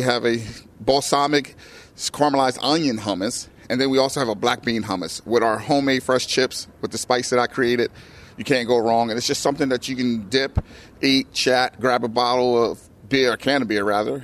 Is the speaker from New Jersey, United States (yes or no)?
yes; Camden, New Jersey, United States; You know, being a hometown boy, Camden, New Jersey is my hometown.